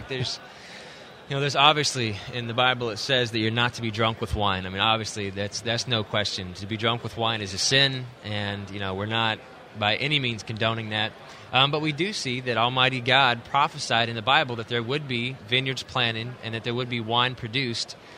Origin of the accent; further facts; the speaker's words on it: Tennessee, United States; From here in Tennessee. I actually live just outside of Nashville and Franklin.